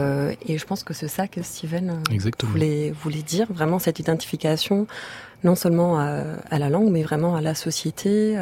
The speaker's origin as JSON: {"language": "French", "country": "Italy", "second_language": "French", "said": "parce que je suis pas française, je suis italienne."}